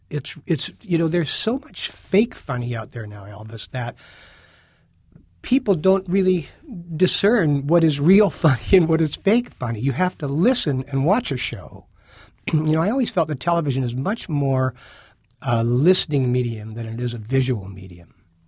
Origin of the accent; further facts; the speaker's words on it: Canada; as a Canadian, I should know this